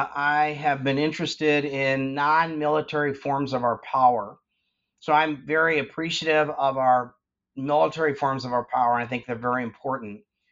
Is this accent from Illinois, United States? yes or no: no; New York, United States; I grew up in New York. I went to Dartmouth. I learned Spanish in college, and I studied overseas in college